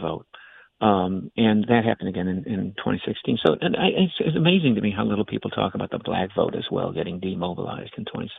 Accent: Chicago, Illinois, United States; that's because I was from Chicago.

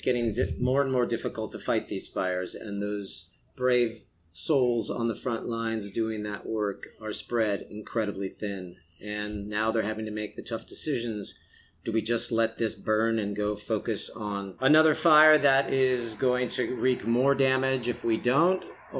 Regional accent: California, United States; sending a shout out to everyone in my home state of California, especially Northern California where I'm from.

